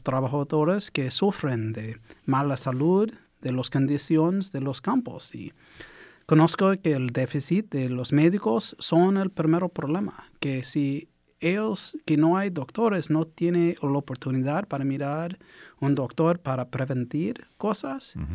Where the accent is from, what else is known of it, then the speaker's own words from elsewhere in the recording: Fresno, California, United States; Mi comunidad está aquí. Y mi hogar es este valle. Nací en Doleno durante el movimiento de campesinos. Y crecí en Fresno